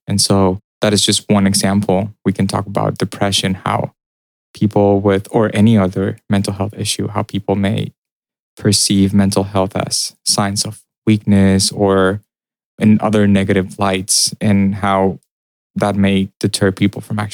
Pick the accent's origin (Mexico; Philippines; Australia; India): Mexico; also born or lived in Texas, United States; And I'm from Mexico, and I completed most of my college and graduate education in Texas.